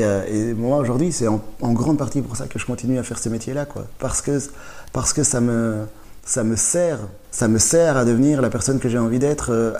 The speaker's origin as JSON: {"language": "French", "country": "Rwanda", "said": "Parce que bon, je viens du Rwanda"}